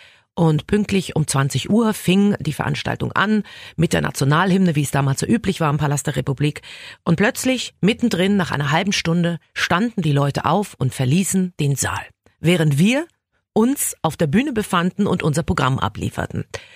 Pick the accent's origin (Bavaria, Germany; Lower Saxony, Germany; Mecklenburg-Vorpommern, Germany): Mecklenburg-Vorpommern, Germany; Rostock; moved away as an adult; Ich bin in Rostock geboren, habe dort meine Schulzeit verbracht, bin zum Studium dann nach Berlin gegangen.